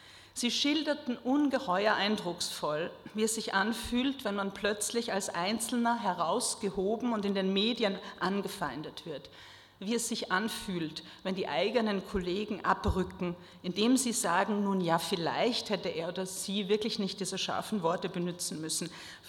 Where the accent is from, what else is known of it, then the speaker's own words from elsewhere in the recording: Austria; Ich kenne das aus meinem Heimatland Österreich.